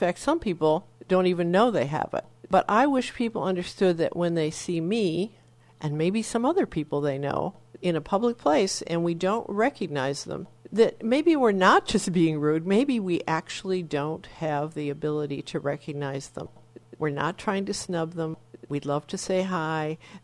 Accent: Benzonia, Michigan, United States; I'm from Benzonia

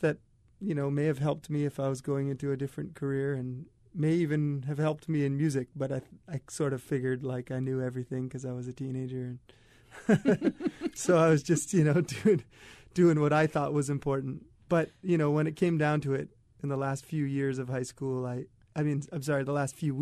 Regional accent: Hawaii Kai, Hawaii, United States; also born or lived in Diamond Head; I was down in Diamond Head, and then I grew up mostly in Hawaii Kai, and I've been in Kaneohe, Kahului'u, for the last 14 years.

